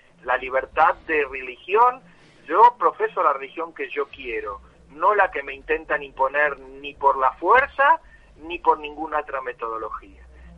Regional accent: Argentina; moved away; desde donde yo recuerdo, por ejemplo, de mi infancia en la Argentina

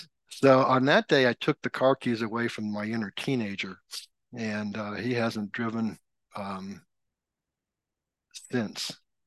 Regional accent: San Francisco, California, United States; born there; I'm incredibly grateful that I was born in San Francisco and not 650 miles south in Mexico, and how different my life would be.

